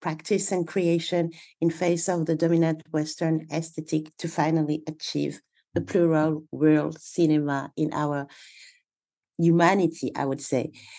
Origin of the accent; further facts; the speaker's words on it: Senegal; I'm a filmmaker from Senegal